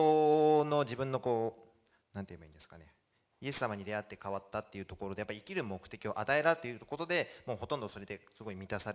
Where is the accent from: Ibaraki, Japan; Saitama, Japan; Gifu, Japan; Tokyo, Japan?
Saitama, Japan; now in Yokohama, Japan; 私今はこっちの方に引っ越してきたんですけれども、約この半年間、地元が埼玉で、こう埼玉から毎週3時間片道かけてこっちに来たりだとか。